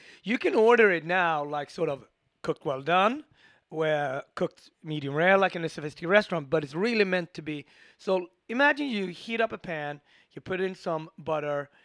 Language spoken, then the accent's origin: English; Ethiopia; So I am from the Asmara tribe. Amhara tribe, and my wife is from the Garage tribe.